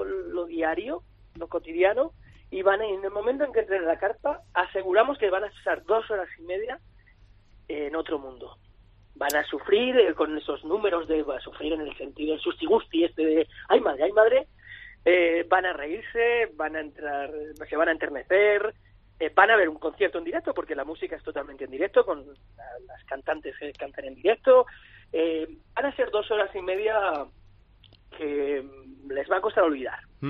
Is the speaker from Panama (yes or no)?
no; Spain; Sí, somos tres españoles.